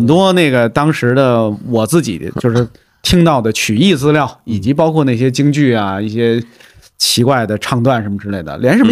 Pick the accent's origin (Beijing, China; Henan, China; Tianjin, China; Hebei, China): Tianjin, China; 我从小在天津听这个天津广播电台放相声